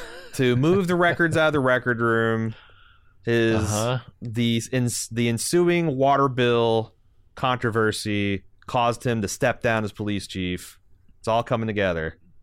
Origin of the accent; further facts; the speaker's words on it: Indiana, United States; I came from Southern Indiana.